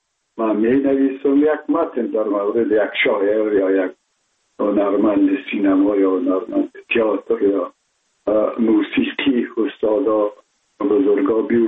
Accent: Kabul, Afghanistan; born there

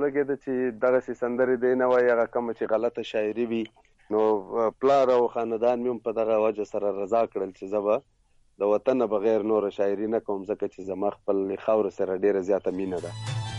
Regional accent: Chaman, Balochistan, Pakistan; ما خپل کلم یاد کړی او ستایلی و چې خواجه عمران بیا زمونږ کلی دی هلته چمن کې.

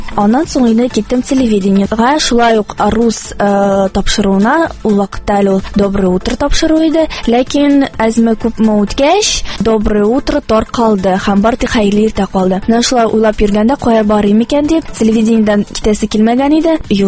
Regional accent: Kazan, Tatarstan, Russia; мин Казаннан, мәркәзебездән 2-нче татар гимназиясында белем алып чыктым.

